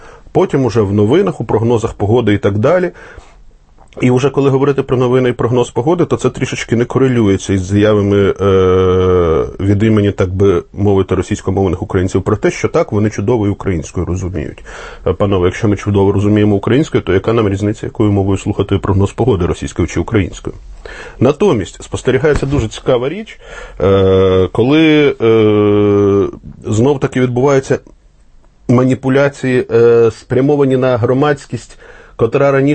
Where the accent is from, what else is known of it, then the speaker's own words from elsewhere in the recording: Russia; first language Russian; Ukrainian is a second language; now in Ukraine; у мене рідна мова російська, понад те, я ріс в Росії, ще в радянські часи, це моя перша мова, яку я опанував.